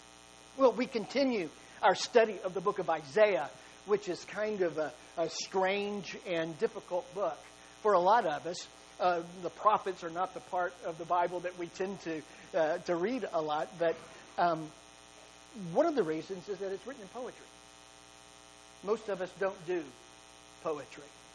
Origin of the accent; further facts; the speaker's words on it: Arkansas, United States; Now, I'm from Arkansas, so hook'em horns is an obscene gesture as far as I'm concerned.